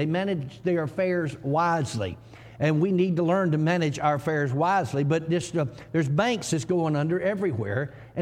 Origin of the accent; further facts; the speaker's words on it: Georgia, United States; now in Oklahoma, United States; I mean, just my home state of Georgia, even though I live in Oklahoma now, in my home state of Georgia